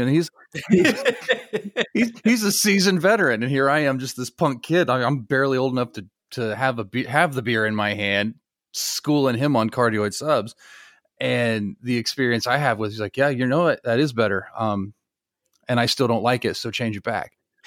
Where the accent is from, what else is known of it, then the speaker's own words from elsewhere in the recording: Ohio, United States; Growing up in Ohio, it was a little much to take it.